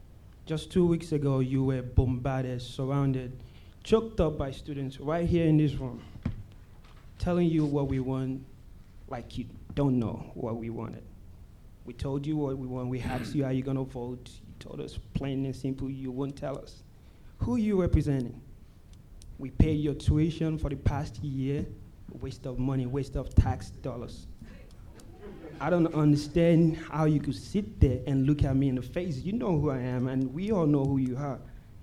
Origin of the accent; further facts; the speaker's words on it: Nigeria; I'm from Nigeria.